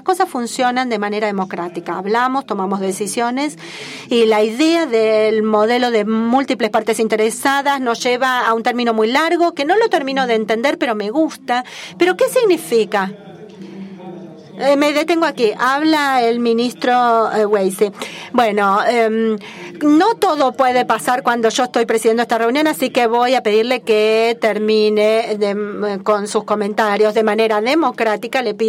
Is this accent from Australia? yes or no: yes; Australia; Yo me crié en Sydney, en Melbourne, Australia